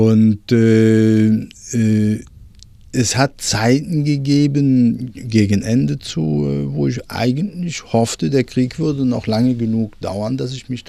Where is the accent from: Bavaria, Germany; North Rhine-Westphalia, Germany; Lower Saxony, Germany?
North Rhine-Westphalia, Germany; Cologne; born there; Ich bin 1932 in Köln geboren.